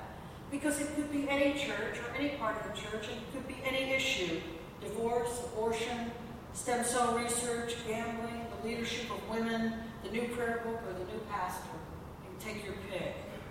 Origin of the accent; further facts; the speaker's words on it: United States; looking at me because I am from the United States